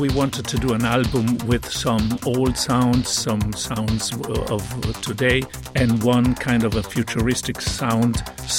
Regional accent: Italy; English is a second language; I am a composer from Italy.

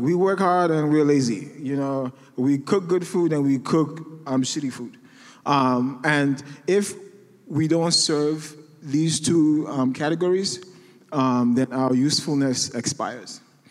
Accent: Nigeria; now in United States; Well, I'm an immigrant. I'm Nigerian. Currently, I'm undocumented. So I came in here as a student.

